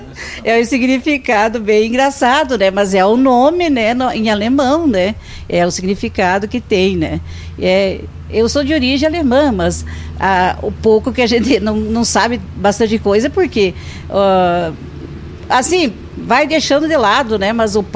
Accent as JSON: {"language": "Portuguese", "town": "Mormaço", "region": "Rio Grande do Sul", "country": "Brazil", "tie": "born or raised there", "also_born_or_lived": "Mato Grosso", "moved": "as an adult", "said": "A minha infância foi lá no Mormaço. Eu saí de casa casada, né, com 18 anos e fomos embora para o Mato Grosso."}